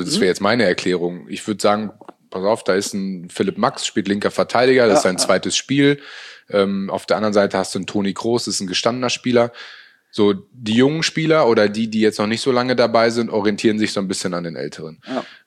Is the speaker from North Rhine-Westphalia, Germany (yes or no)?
yes; Münster, North Rhine-Westphalia, Germany; Und ich bin ja total glücklich, in meiner Heimatstadt nach wie vor zu leben. Bin nie wirklich weg gewesen. Also selbst zu meiner Hannover-Zeit, die 4 Jahre, habe ich eine Wohnung in Münster immer gehabt, weil das für mich einfach Heimat ist.